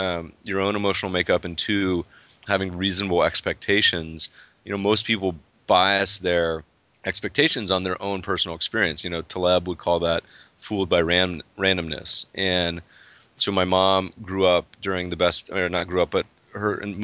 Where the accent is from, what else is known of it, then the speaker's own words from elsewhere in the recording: Denver, Colorado, United States; I grew up in Denver mostly. So I'm a huge Denver Broncos fan, right?